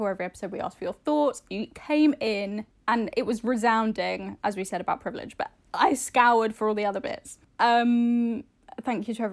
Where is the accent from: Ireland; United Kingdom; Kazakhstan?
Ireland; Did I mention I'm Irish?